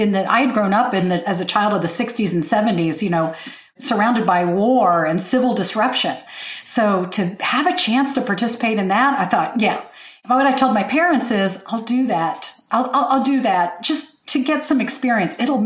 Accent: Lexington, Virginia, United States; Lexington, Virginia. The Virginia Military Institute, Washington Lee University, our house was right on the boundary line between those two schools.

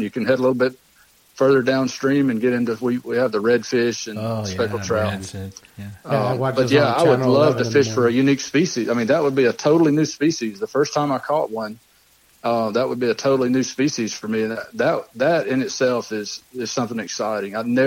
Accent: Alabama, United States; I grew up on Lake Martin, and which I didn't realize how lucky I was. It was all I'd ever known, but I was very fortunate to grow up on such a beautiful lake.

